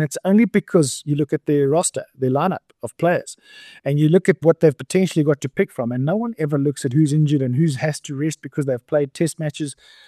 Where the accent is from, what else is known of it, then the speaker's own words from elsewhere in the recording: South Africa; As a South African public, we've underestimated the challenge